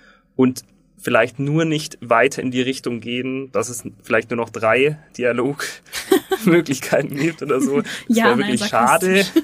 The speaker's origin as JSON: {"language": "German", "region": "Bavaria", "country": "Germany", "said": "Allgäu nehmen, wo ich herkomme."}